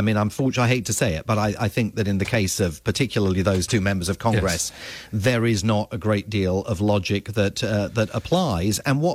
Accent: London, United Kingdom; I mean, I grew up in London in the 1970s.

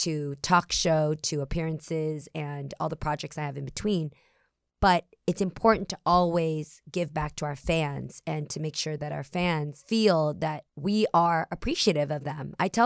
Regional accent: California, United States; We're both from the Bay Area.

